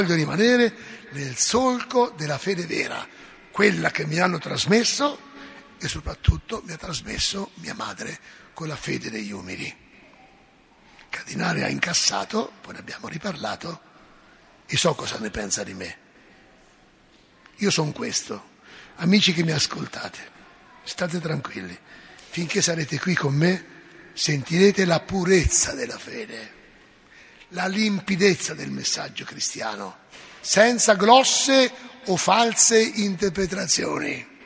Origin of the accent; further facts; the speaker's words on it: Umbria, Italy; Io sono umbro.